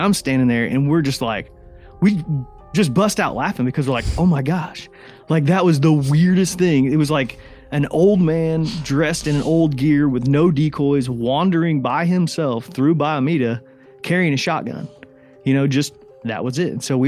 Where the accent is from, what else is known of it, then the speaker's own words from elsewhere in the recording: Indiana, United States; this is like the picturesque thing that I'd always imagined, you know, growing up in Indiana hunting.